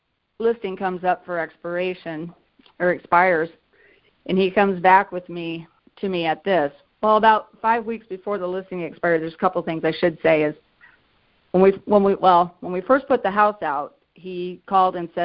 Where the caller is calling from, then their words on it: Sioux Falls, South Dakota, United States; Sioux Falls.